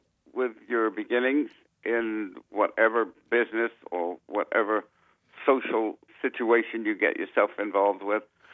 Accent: San Francisco, California, United States; The thing about growing up in San Francisco was that at a very early age, I was influenced by, for instance, in school, I became president of the student body.

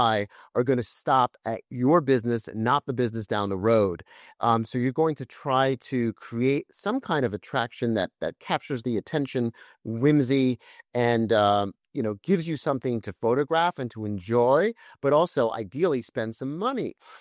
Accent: North Tarrytown, New York, United States; I grew up in North Tarrytown, New York, which is north of New York City. It's now known as Sleepy Hollow, so as in the Headless Horseman. So it was a place that was already suffused with history.

